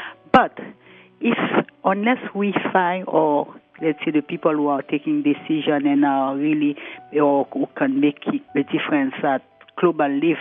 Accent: Haiti; So you can just imagine how it is, you know, for poor countries like mine, because I'm from Haiti, you know.

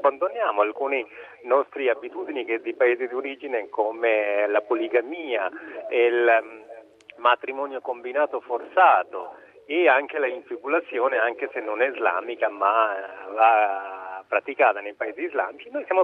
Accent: Lahore, Punjab, Pakistan; Italian is a second language; Io mi ricordo a Lahore, da dove vengo io

